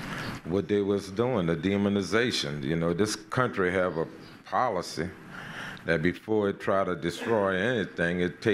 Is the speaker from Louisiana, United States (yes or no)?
yes; Gretna, Louisiana, United States; I was raised in Gretna, in a part of Gretna that was called McDonaldville, and my family owned property there.